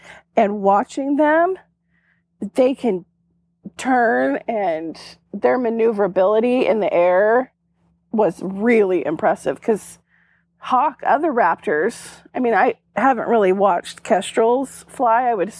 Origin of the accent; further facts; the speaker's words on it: Intermountain West, United States; Probably, since I grew up over in the Intermountain West of most likely, and I've been to Yellowstone